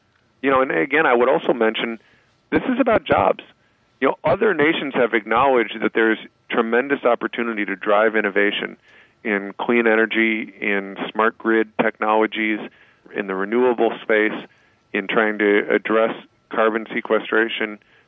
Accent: Port Angeles, Washington, United States; You know, when I was a kid growing up in Port Angeles, I played soccer.

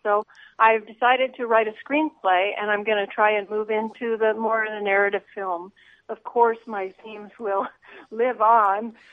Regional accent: California, United States; I know that sounds very California, but I'm from California.

